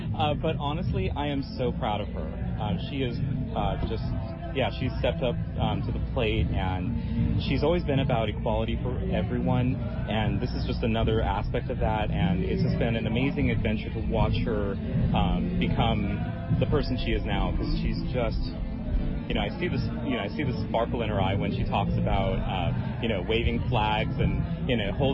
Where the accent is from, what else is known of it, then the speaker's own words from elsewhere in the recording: California, United States; No, I'm actually from California, just south of San Francisco.